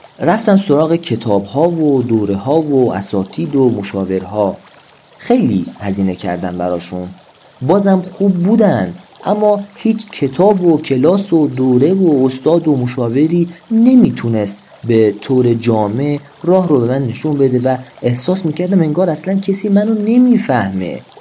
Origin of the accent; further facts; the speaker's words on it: Shiraz, Fars, Iran; متولد 1369، اصالتاً از قوم غیور لور و بزرگ شده شیراز هستم.